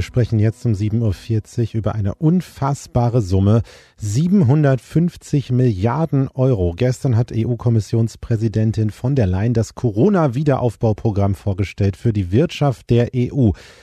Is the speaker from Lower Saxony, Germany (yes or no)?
yes; Lower Saxony, Germany; Ich bin ja auf einem 300-Leute-Dorf so groß geworden in Niedersachsen.